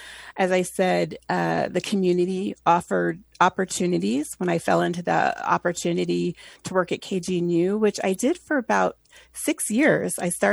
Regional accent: Boulder, Colorado, United States; when I was growing up in Boulder, I'm just very fortunate that the school system and the community has great resources and art resources and musical resources.

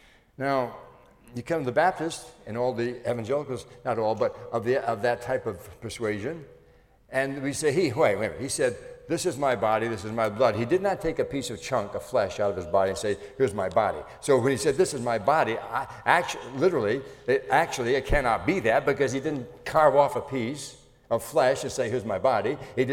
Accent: Rhode Island, United States; And I came from Rhode Island, which is the most Catholic state in the Union at that time

